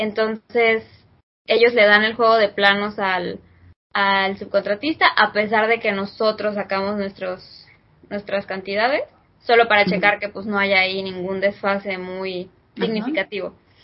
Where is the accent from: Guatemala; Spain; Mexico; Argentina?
Mexico; siendo mexicana en estas épocas